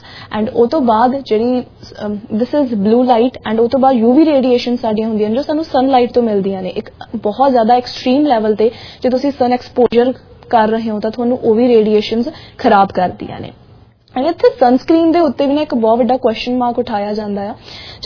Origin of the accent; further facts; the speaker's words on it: Punjab, India; ਜੇ ਮੈਂ north India ਦੀ ਗੱਲ ਕਰਾਂ, ਪੰਜਾਬ ਦੀ ਗੱਲ ਕਰਾਂ, ਤਾਂ ਰੋਟੀ ਅਸੀਂ ਖਾ ਕੇ ਵੱਡੇ ਹੋਏ ਹਾਂ ਵੀਟ ਦੀ